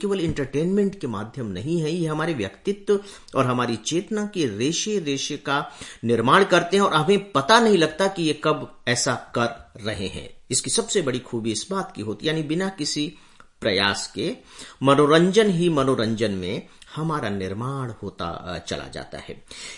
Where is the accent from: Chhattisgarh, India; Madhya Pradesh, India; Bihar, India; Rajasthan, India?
Chhattisgarh, India; Chandrameda; जो मेरा गांव उबी छत्तीसगढ़ का बहुत पिछड़ा हुआ जिला सरगुजा, जिसका हेडक्वार्टर अंबिकापुर है और उसका उससे भी हेडक्वार्टर से भी लगभग 50-55 किलोमीटर दूर गांव जिसका नाम प्यारा सा चंद्रमेढ़ा है।